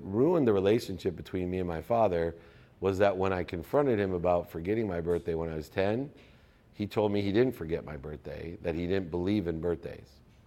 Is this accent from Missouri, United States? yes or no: no; San Diego, California, United States; But now that I was 30 years old, living in my hometown of San Diego, in my dream house with my dream girl, for the first time in my life, I wasn't happy.